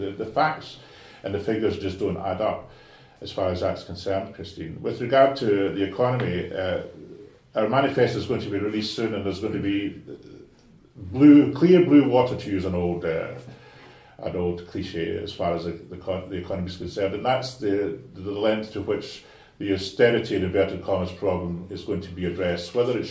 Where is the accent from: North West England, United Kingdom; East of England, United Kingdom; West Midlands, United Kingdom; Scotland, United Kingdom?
Scotland, United Kingdom; now in Ireland; and I only say that because I'm from Scotland